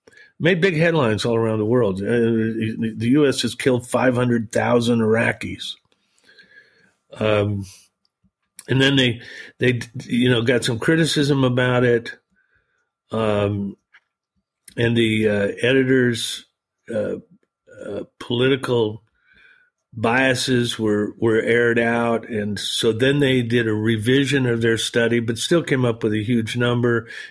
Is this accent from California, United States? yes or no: yes; California, United States; I mean, California's my home state. I love it.